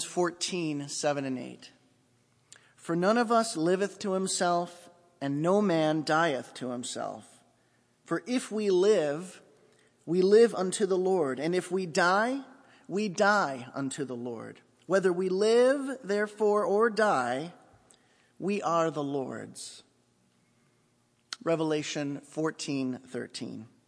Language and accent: English; Chicago, Illinois, United States; I grew up in Chicago, so I'm a big Cubs fan